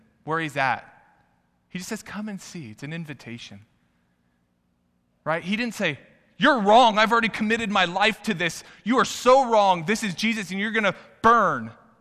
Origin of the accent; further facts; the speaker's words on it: Indiana, United States; Whenever I was growing up myself, I remember, unfortunately, I'm confessing, I made fun of people from Kentucky. Because I was from southern Indiana, there was a birthright that we were above